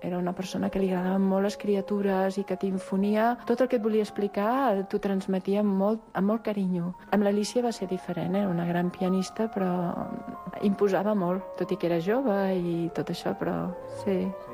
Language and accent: Catalan; Barcelona, Catalonia, Spain; sóc de Barcelona, tinc 68 anys.